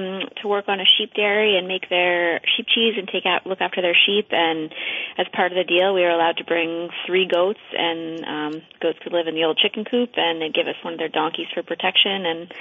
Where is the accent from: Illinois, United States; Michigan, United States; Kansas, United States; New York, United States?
New York, United States; Manhattan; also born or lived in Vermont; I came from Manhattan, so no. I'd been in Vermont for about 10 years before that, but there was no farming blood in my lineage.